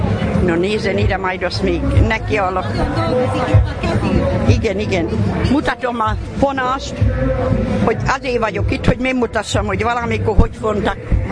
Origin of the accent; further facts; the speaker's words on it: Tura, Pest, Hungary; Turáról jöttünk a Turai Múzeum.